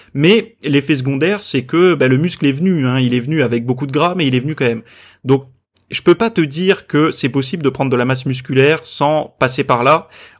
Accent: Montpellier, Occitanie, France; moved away as an adult; now in Toulouse, France; Je suis parti à 18 ans puisque j'avais le permis. Je suis parti de Montpellier à Toulouse et je me suis installé là-bas.

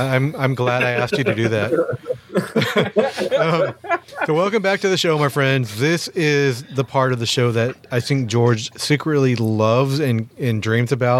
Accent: Spain; I am from Spain, so you know.

